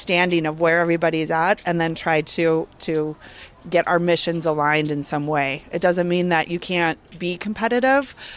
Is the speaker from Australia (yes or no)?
no; Idaho, United States; now in Alaska, United States; I'm not a native Alaskan. I was born and raised in Idaho. I came up here almost 20 years ago, fell in love with the place, moved up here with a dog and a suitcase